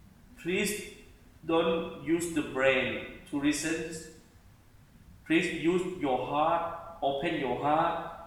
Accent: Thailand; English is a second language; moved away as an adult; Hello, everyone. … I come from Thailand. Now I live here for 3 months.

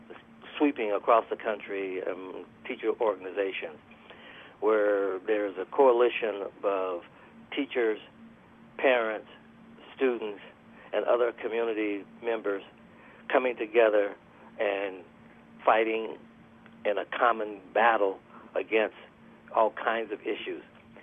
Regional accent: Detroit, Michigan, United States; Yes, I'm from Detroit.

